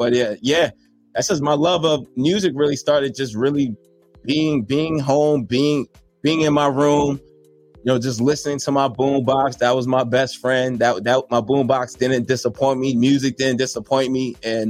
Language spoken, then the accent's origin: English; New Jersey, United States; So I'm a son of two immigrant parents who hail from Nigeria, first generation. Majority of my life, I grew up in South Jersey.